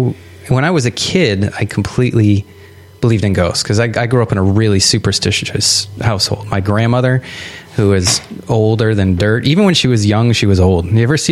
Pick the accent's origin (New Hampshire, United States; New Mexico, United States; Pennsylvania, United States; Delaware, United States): New Hampshire, United States; we grew up in New Hampshire, and New Hampshire is like the epicenter, or at least New England, of scariness in.